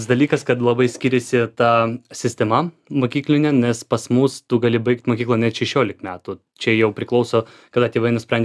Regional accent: Enerhodar, Zaporizhzhia Oblast, Ukraine; Lithuanian is a second language; now in Lithuania; nes esu iš Ukrainos ir esu iš Energodaro, čia labai toli nuo Lietuvos iš tikrųjų.

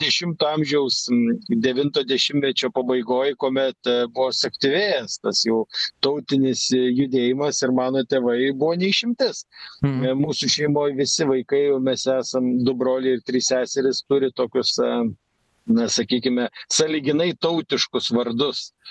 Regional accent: Anykščiai, Utena County, Lithuania; aš esu iš Anykščių

